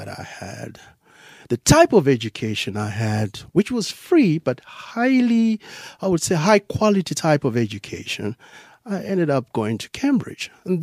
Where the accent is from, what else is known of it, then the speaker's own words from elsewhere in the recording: Zambia; I come from Zambia, as you rightly pointed out, we had lived in a prosperous Zambia in the 1970s, going to good schools, being afforded a good life